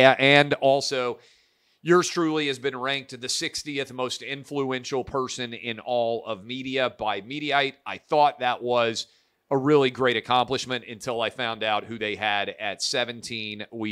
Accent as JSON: {"language": "English", "region": "Tennessee", "country": "United States", "tie": "born or raised there", "said": "presidential approval rating low in my home state of Tennessee"}